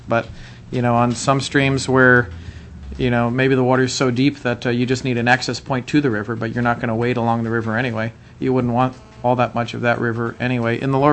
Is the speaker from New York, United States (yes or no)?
yes; New York, United States; You know, where I grew up in New York, there's a great brown trout stream.